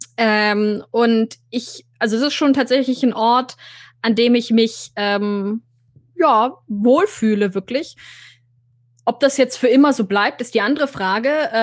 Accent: Bavaria, Germany; ich habe so einen guten Teil meiner Kindheit in Oberbayern verbracht und einen anderen guten Teil in Oberfranken.

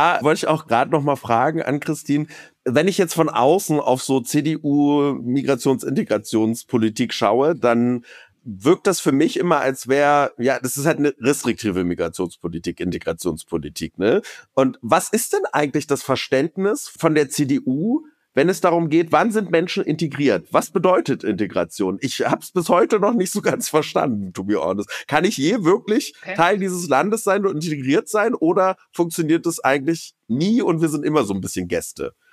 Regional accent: Lusatia, Germany; wenn ich jetzt in die Lausitz gucke, wo ich herkomme, da habe ich schon auch andere Werte, als wenn ich jetzt nach Hamburg oder ins Rheinland gehe

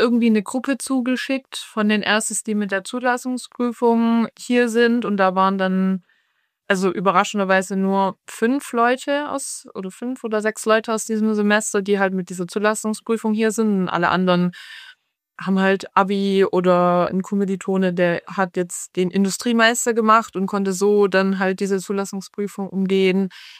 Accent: Baden-Württemberg, Germany; Ich komme ja eigentlich aus dem Süden von Deutschland, aus dem wunderschönen Baden-Württemberg.

